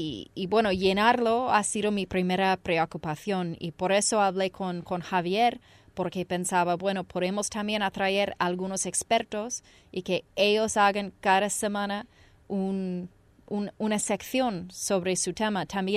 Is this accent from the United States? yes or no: yes; United States; yo como americana y como vengo de la tradición de los Estados Unidos